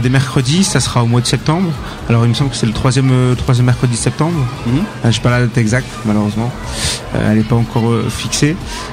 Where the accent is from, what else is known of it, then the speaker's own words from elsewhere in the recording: Lille, Hauts-de-France, France; Moi, je suis Lillois.